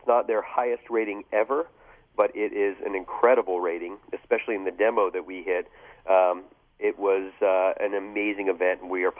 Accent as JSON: {"language": "English", "town": "Sarasota", "region": "Florida", "country": "United States", "tie": "born or raised there", "said": "when I'm home in my hometown of Sarasota, Florida, I give my wife and kids a hug and a kiss"}